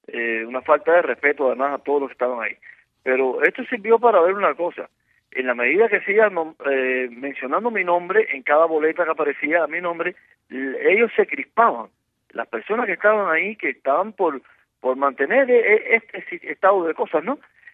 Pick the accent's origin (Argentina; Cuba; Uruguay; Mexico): Cuba; yo soy un cubano más